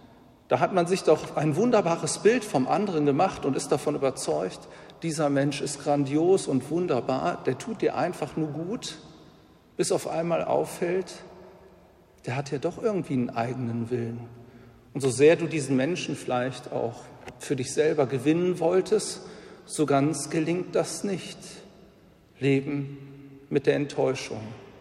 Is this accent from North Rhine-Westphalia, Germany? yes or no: yes; Tönnisheide, North Rhine-Westphalia, Germany; ich komme ja aus Tönnesheide, aus der Nähe von Neviges, und wir waren sehr Wuppertal orientiert